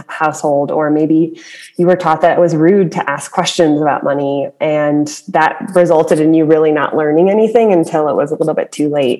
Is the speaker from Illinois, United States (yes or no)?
yes; Chicago, Illinois, United States; moved away as an adult; I am from Chicago and decided as I was kind of looking for colleges, you know, across the high school years, I wanted to get out of town and do something different